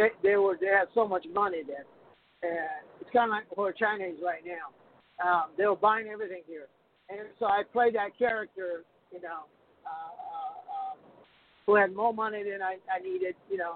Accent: Japan; knowing that I'm from Japan, I speak Japanese

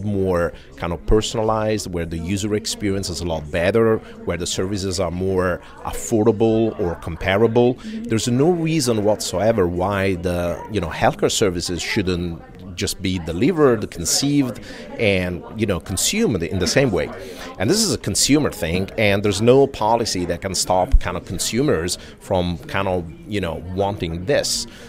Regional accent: Italy; English is a second language; Yeah. You know, I'm from Europe, specifically Italy, although I travel quite a bit.

